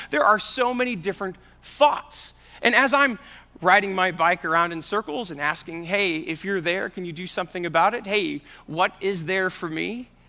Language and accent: English; Midwest, United States; I grew up in the Midwest.